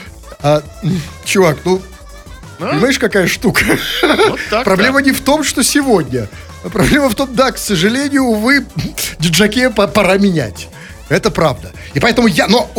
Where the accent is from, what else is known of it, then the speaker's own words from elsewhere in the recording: Saint Petersburg, Russia; Никакого хаоса, потому что мы петербуржцы.